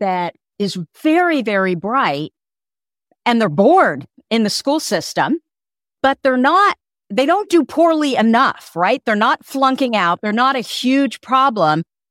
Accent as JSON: {"language": "English", "town": "Hillsborough", "region": "California", "country": "United States", "tie": "born or raised there", "said": "So I grew up in Burlingame in Hillsboro, which isn't far from Palo Alto."}